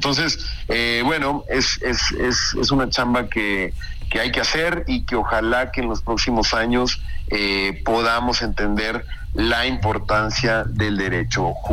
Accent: Mexico; obviamente como mexicano

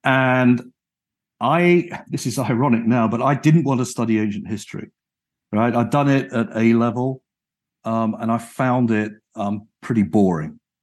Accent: United Kingdom; I was brought up and educated in the United Kingdom

